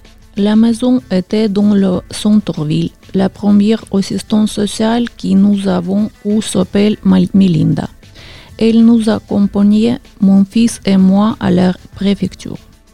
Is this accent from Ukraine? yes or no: yes; Ukraine; moved away as an adult; now in France; je viens d'Ukraine. Je suis arrivée en France en 2023 avec mon fils.